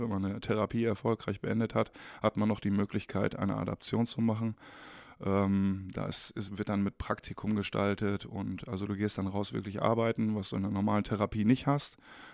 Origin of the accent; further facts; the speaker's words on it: Bitterfeld, Saxony-Anhalt, Germany; born there; moved away; also born or lived in Rheda-Wiedenbrück; Wir sind aus dem Landkreis Bitterfeld, komme ich gebürtig, und wir sind nach Gütersloh, also Reda-Wiedenbrück, meiner Oma.